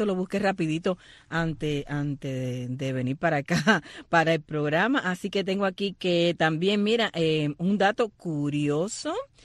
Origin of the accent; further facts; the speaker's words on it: Cuba; así somos los cubanos